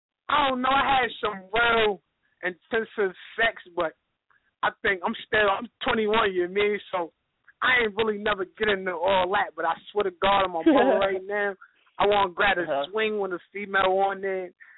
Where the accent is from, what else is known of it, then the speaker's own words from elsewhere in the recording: Jersey City, New Jersey, United States; I'm next up. Like, I'm from Jersey City.